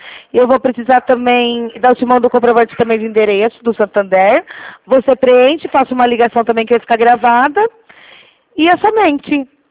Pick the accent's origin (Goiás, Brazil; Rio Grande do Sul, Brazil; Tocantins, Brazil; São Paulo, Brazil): São Paulo, Brazil; Rio Claro; Eu sou aqui de Rio Claro.